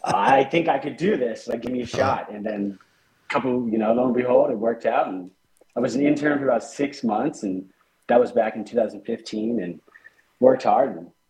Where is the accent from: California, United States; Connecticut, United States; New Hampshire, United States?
California, United States; growing up in California, I thought maybe I'd become a weed grower or something like right. that. All my friends were living up north growing and trimming weed.